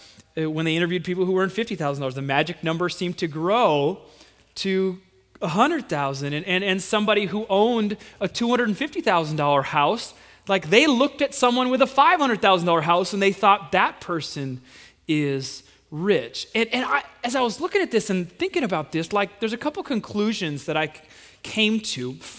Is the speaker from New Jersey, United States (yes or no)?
no; Minnesota, United States; And I'm not even from Kansas. That's a quote from, okay. But we had officially left the land of Chevys and Fords and entered the land of Ferraris and Lamborghinis, all right? One after another, like cars that cost more than our houses back in Minnesota.